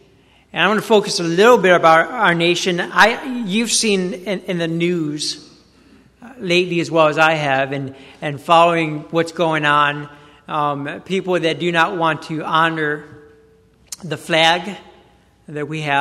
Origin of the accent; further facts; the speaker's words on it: United States; I'm American through and through.